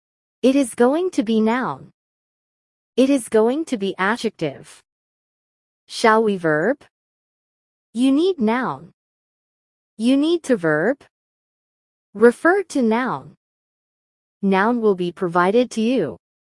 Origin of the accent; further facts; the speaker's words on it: South Korea; English is a second language; now in Canada; I am from Korea. I come from Korea. I have been teaching Korean for 10 years. I have been living in Canada for 2 years.